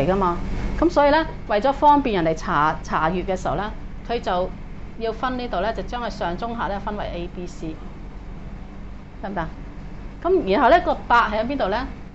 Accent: China; 咁我哋中國人接觸呢啲名詞，咪唔知佢講乜嘢嘢咯

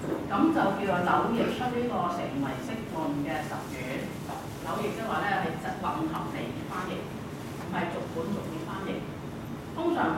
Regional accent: China; 咁因為咁樣樣咧，我哋中國人。

